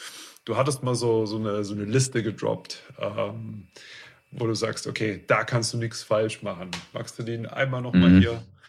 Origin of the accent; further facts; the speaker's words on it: Baden-Württemberg, Germany; Ich komme ja hier aus dem Schwäbischen.